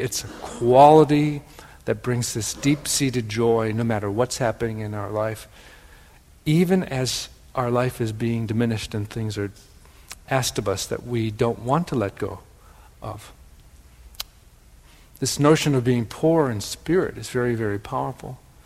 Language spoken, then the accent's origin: English; Wisconsin, United States; accent: Wisconsin; That's my Wisconsin accent, I guess.